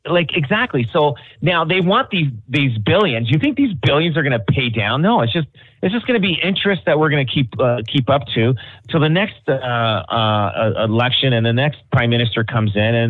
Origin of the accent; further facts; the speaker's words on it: Canada; Like, I mean, we work hard as Canadians. And I'll tell you, as a Canadian entrepreneur, it is way harder to be successful in this country than it is in the U.S.